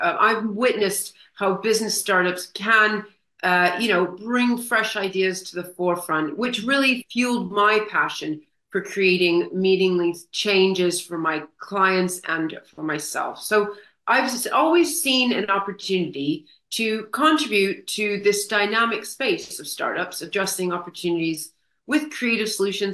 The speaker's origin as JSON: {"language": "English", "country": "Canada", "moved": "yes", "lives_now": "United Kingdom", "said": "I'm a Canadian native. I've been in the UK for the last 25 years."}